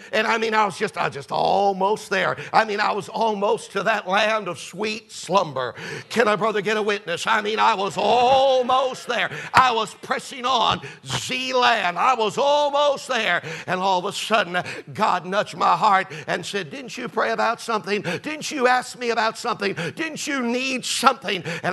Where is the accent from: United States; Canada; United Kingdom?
United States; Detroit, Michigan; He worked with him both in Detroit, my hometown, and also in Fort Worth.